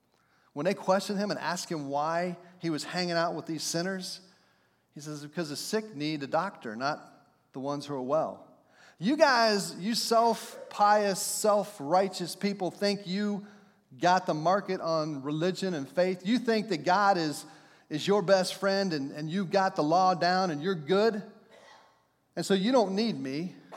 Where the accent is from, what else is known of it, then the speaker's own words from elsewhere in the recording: Heath, Ohio, United States; Heath, Ohio is the next town over. And I grew up in Heath, so I used to always crack this joke.